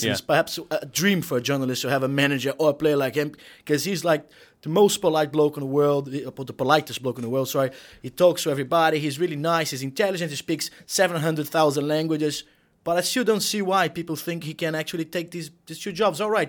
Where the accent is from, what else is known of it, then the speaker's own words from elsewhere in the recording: Niterói, Rio de Janeiro, Brazil; English is a second language; I mean, he's from my hometown as well